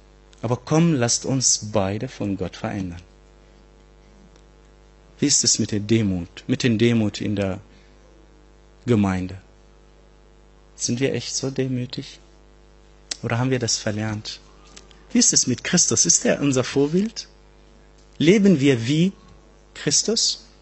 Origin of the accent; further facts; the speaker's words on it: Syria; German is a second language; now in Germany; Wisst ihr, ich bin mit der deutschen Sprache gar nicht aufgewachsen. Ich bin in Syrien geboren und aufgewachsen.